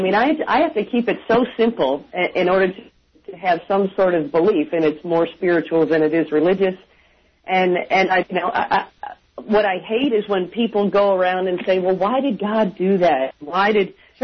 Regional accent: Longmont, Colorado, United States; from Longmont. I'm on a business trip, so I thought I'd call you from your old stomping grounds.

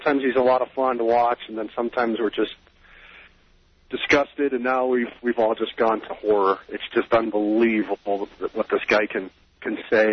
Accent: Costa Mesa, California, United States; Like I told you before, I'm from Costa Mesa, Orange County. I spent a lot of time in Newport Beach with a lot of kids.

